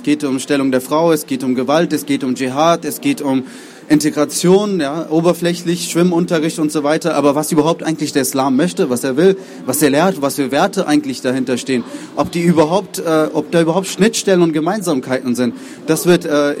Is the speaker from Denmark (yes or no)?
no; Pakistan; German is a second language; ich stamme eigentlich aus Pakistan, ja, ursprünglich stamme ich aus Pakistan.